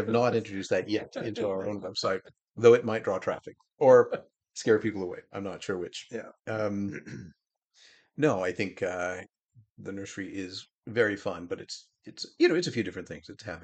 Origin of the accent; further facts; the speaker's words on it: Portland, Oregon, United States; I was born and raised here in Portland